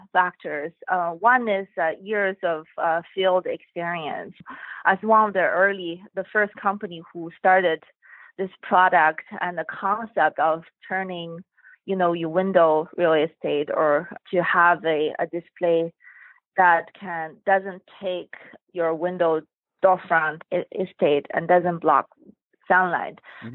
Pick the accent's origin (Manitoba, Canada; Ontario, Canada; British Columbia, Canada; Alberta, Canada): British Columbia, Canada; Vancouver; I grew up in Canada, went to school here in Vancouver.